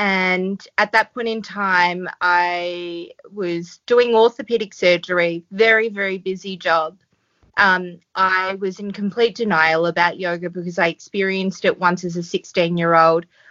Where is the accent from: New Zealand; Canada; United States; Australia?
Australia; now in Port Macquarie, Australia; I'm Australian. I'm 30 and I recently made a big move from city life into a small town now called Port Macquarie.